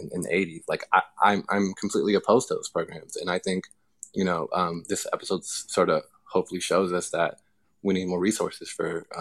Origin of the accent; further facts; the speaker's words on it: Los Angeles, California, United States; it's a story that for me kind of starts as a six-year-old growing up in Southeast LA and seeing black men on horses.